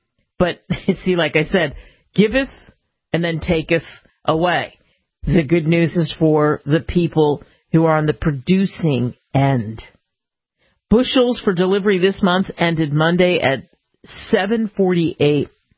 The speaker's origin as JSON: {"language": "English", "country": "United States", "said": "I love being an American and living in the United States."}